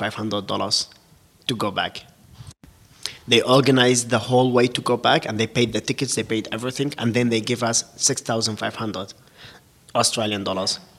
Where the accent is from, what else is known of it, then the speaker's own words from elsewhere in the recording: Baghdad, Baghdad Governorate, Iraq; English is a second language; moved away as an adult; also born or lived in Kirkuk; now in Austria; I born in Iraq, in Kirkuk, north of Iraq, but a little bit north, but I grew up in Baghdad city.